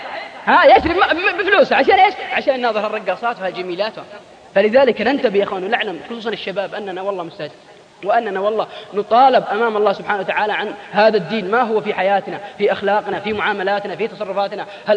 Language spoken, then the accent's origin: Arabic; Al-Qassim, Saudi Arabia; عندنا في القصيم انا رايت بعيني،